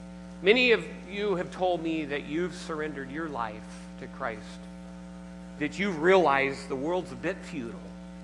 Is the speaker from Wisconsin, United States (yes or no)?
no; Seattle, Washington, United States; Now, I came from Seattle, and so I went to the second established Starbucks and had my first latte years and years ago